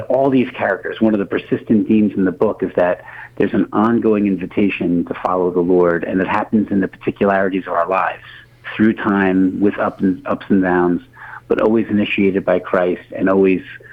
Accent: Brooklyn, New York, United States; as Catholic, I grew up Irish Catholic in Brooklyn. And let's just say in my family, talking about the faith out loud wasn't a regular occurrence.

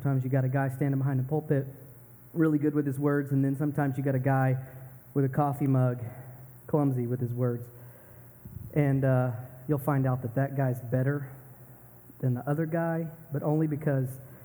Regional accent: Fort Worth, Texas, United States; And that's my pastor for my church back home. I'm from Fort Worth, Texas.

